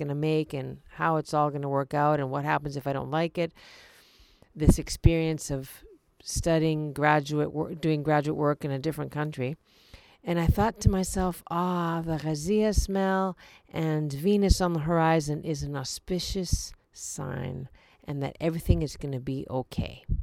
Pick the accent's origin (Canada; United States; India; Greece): Greece; Athens, Attica; I grew up in Athens, in Greece.